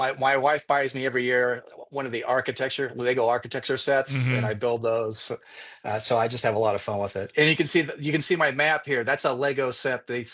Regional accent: Indiana, United States; also born or lived in Illinois / Germany; No, I was born and raised in the Midwest. So, born in Illinois, grew up in Indiana.

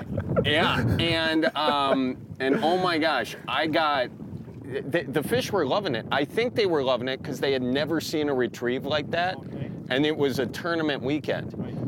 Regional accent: Bend, Oregon, United States; So my hometown is Bend, Oregon.

